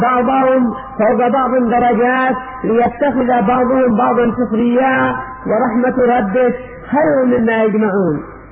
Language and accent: Arabic; Yemen; أما عندنا في اليمن